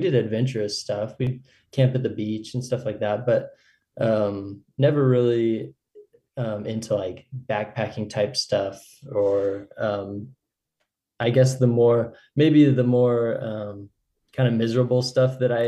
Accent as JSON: {"language": "English", "town": "Mesa", "region": "Arizona", "country": "United States", "tie": "born or raised there", "also_born_or_lived": "Dallas, United States", "said": "So I grew up in Mesa. I was born in Dallas, Texas, but we just lived there for a few years. Pretty much from the time I was four, we were in the same house."}